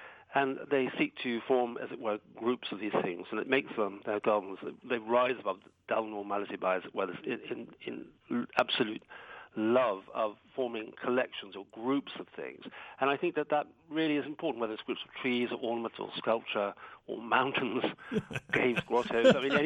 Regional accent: England, United Kingdom; although I'm saying it has nothing to do with just being English, it's a peculiar characteristic of people of this little island that we are pretty obsessed with our gardens.

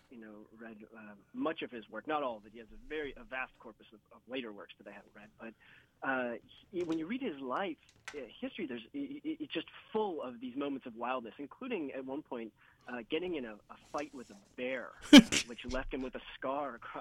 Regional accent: United States; now in Canada; You know, I'm from the States and I live in Canada. My parents are from Texas, but, you know, they'd moved to Illinois.

